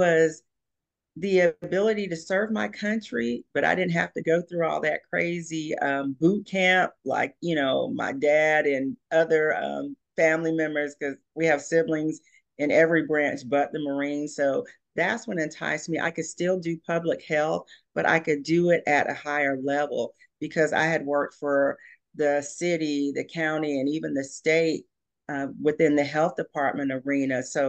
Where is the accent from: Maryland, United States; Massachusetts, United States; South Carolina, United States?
South Carolina, United States; Myrtle Beach; born there; I was born in Myrtle Beach, South Carolina. I am an Air Force brat.